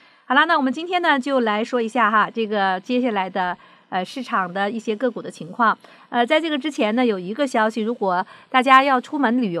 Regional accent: China; now in United States; 我们是来自大陆的，但是我们很感激，我们也见到了台湾的这些老侨们啊

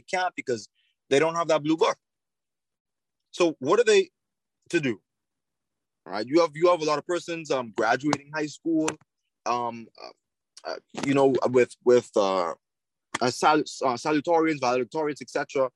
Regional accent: Bahamas; born there; The fact that I was born in the Bahamas just like the other kid, you know?

